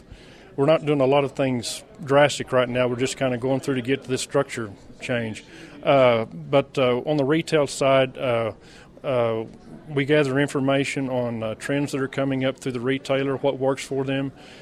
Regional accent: Ninnekah, Oklahoma, United States; Okay, I'm from Nenecaw, Oklahoma. I'm actually a dairy, cow-calf, and stocker operation. I've been there all my life. I'm third generation family that's on the same farm.

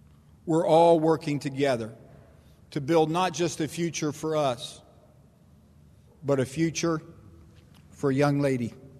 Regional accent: United States; the part that I'm most proud of, and that's being an American farmer.

